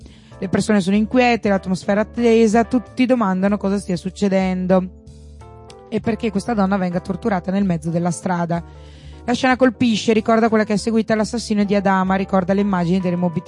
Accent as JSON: {"language": "Italian", "town": "Verona", "region": "Veneto", "country": "Italy", "tie": "born there", "said": "No, sono nata a Verona."}